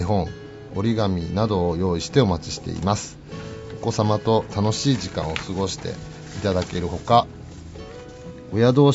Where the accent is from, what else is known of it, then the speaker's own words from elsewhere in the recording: Asahikawa, Hokkaido, Japan; 僕もあの地元が旭川なんで